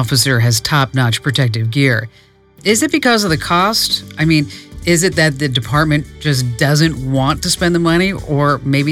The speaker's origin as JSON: {"language": "English", "region": "Arizona", "country": "United States", "tie": "born or raised there", "said": "They're right here in my home state, Arizona."}